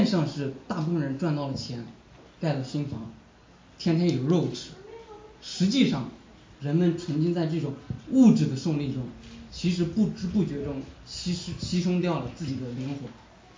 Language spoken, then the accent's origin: Chinese; Anhui, China; 我呢个人是出生在1980年代，是安徽省北部的一个农村。我们那里没有山清水秀的风景，也没有人杰地灵的人文。回顾童年，我的记忆里面是一片灰蒙蒙的苍白的景象，落后的经济和古老的黄土地